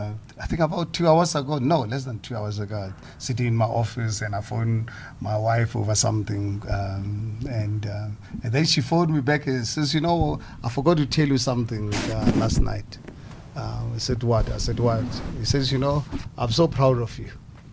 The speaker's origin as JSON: {"language": "English", "country": "South Africa", "said": "as South African"}